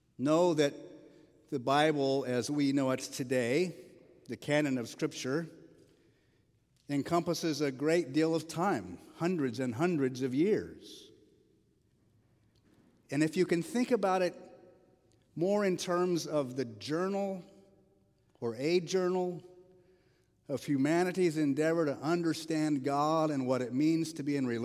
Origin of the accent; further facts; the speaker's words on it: Oklahoma, United States; Now, know that I grew up in Oklahoma.